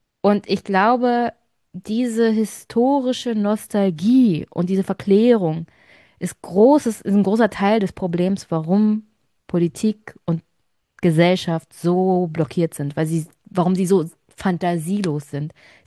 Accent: East Germany, Germany; für mich als Ostdeutsche

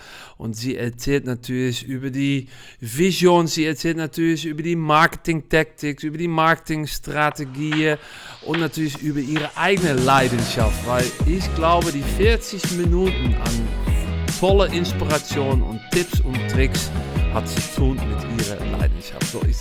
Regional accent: Netherlands; German is a second language; now in Germany; man hört das auch ein bisschen. Naja, ich komme aus Holland, aber ich wohne seit Jahren in Deutschland.

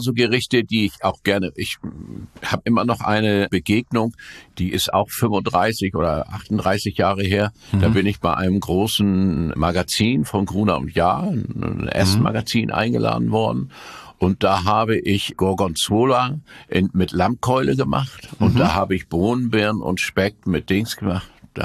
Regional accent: Stadersand, Lower Saxony, Germany; Also ich bin an der Elbe geboren, in Stadersand, beziehungsweise Stadersand-Brunshausen.

